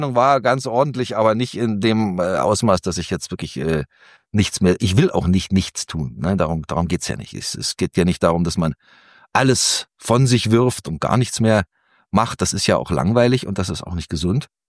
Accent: Munich, Bavaria, Germany; ich bin aus München, da ist man natürlich tendenziell eher nach Süden orientiert

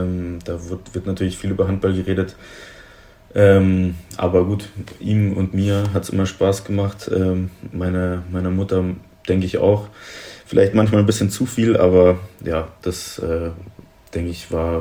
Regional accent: Munich, Bavaria, Germany; sehe ich mich schon eher auf jeden Fall als Münchner, als Bayer, auch wenn man es jetzt nicht direkt hört.

